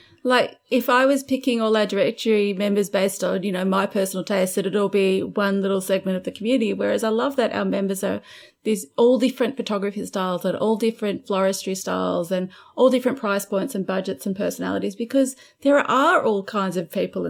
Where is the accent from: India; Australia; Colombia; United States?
Australia; We need our stories to have an Aussie link, because we are Australian.